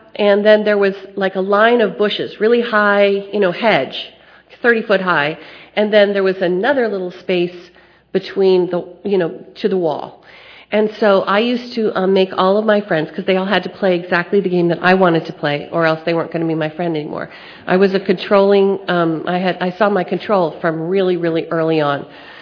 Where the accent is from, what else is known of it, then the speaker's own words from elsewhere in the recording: Los Angeles, California, United States; also born or lived in Beverly Hills; And I grew up in Los Angeles. I didn't want for anything materially.